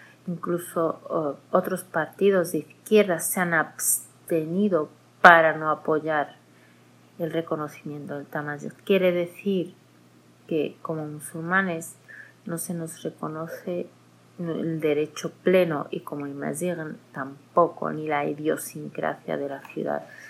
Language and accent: Spanish; Melilla, Spain; Yo soy de Melilla, donde la mitad de la población o más de la mitad de la población somos musulmanes